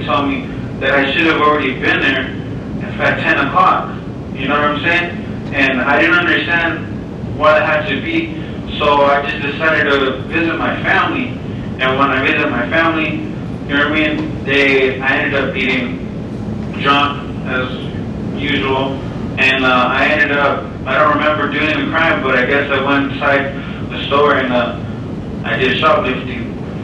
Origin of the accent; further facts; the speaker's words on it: Yuma, Arizona, United States; because I'm from Yuma, I'm here from Yuma.